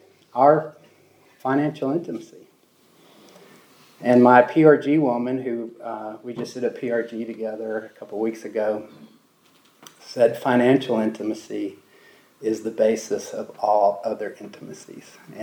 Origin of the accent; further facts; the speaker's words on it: Texas, United States; I'm from Texas, where men are men and women are too, and we don't cry.